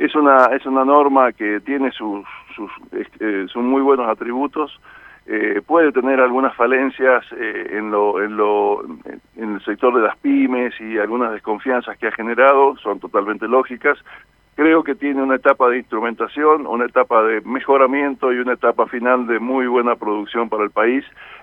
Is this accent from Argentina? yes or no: yes; Cuyo, Argentina; conversar abiertamente como argentinos, como cuyanos, como amigos